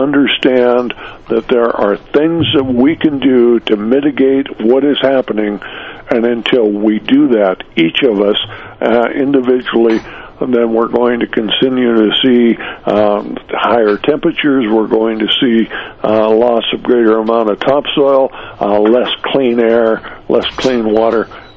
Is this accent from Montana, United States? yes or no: yes; Montana, United States; I came from Montana. My father told me when I was growing up that in all of the years that he was there